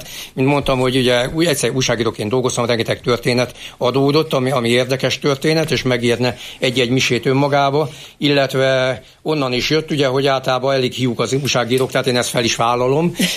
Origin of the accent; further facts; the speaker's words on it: Miskolc, Borsod-Abaúj-Zemplén, Hungary; én már Miskolcon születem, tehát én miskolci vagyok. Mint képviselő úr is ugye Miskolc képviselő, tehát én is született miskolci vagyok, de a fele múltam az Torna Szentjakabhoz között, édesanyám pedig viszlai